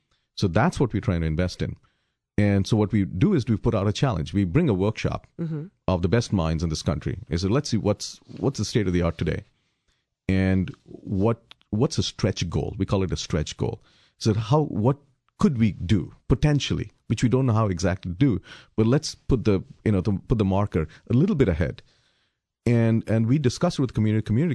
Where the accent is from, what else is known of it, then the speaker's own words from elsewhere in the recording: California, United States; And I'm from California, the Bay Area, where it never snows.